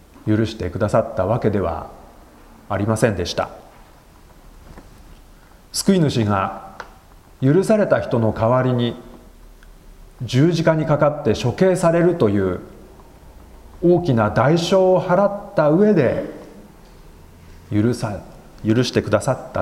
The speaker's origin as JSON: {"language": "Japanese", "region": "Shizuoka", "country": "Japan", "tie": "born or raised there", "said": "私は静岡県の小さな教会で育ちました。高校卒業までの8年間その教会で過ごしました。"}